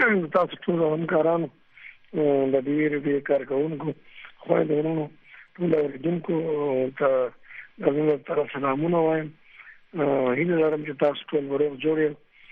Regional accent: Khyber Pakhtunkhwa, Pakistan; accent: Marwat; زه د خپلې لهجې چې خبرې کوم دا زما خپله لهجه ده مروتواله.

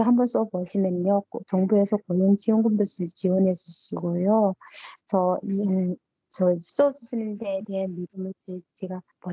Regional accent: North Korea; accent: North Korean; now in South Korea; 제가 북한 사투리가 나왔나 봐요.

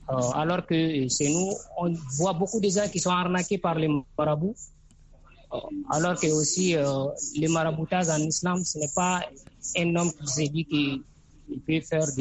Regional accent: Mali; ici au Mali, surtout chez nous au Mali ici

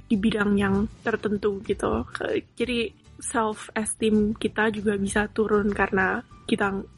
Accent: Indonesia; saya dibesarkan di Indonesia

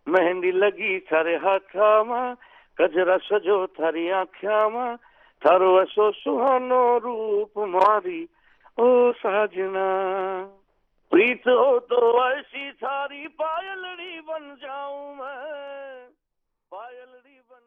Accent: Pakistan; born there; ہندوستان میں ہمارا گاؤں ہے کلیانہ, ہم وہاں رہتے تھے, مطلب میں تو پاکستان کی پیدائش ہوں لیکن دادا ہمارے وہیں پیدا ہوئے, میرے والد صاحب بھی وہیں پیدا ہوئے. ڈسٹرکٹ روہتک ہے

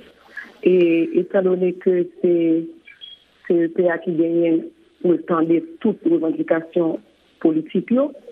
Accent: Haiti; Tout ça, c'est des préoccupations en tant qu'haïtien, en tant que citoyen que nous gagnons.

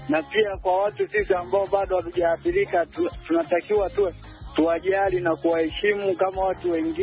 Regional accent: Nyahwale, Geita, Tanzania; natokea Nyamgogo wa Nyahwale, ile mkoani Geita.

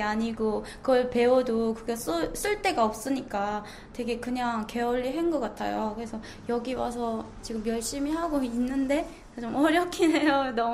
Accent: North Korea; moved away as an adult; now in South Korea; 북한에 있으면서 개인적으로는 영어 진짜 많이 했거든요.

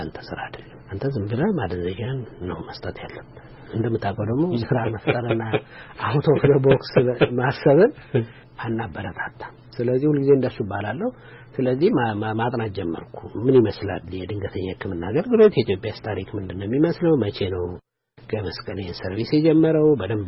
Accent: Addis Ababa, Ethiopia; አዲስ አበባ ነው የተወለድኩት።

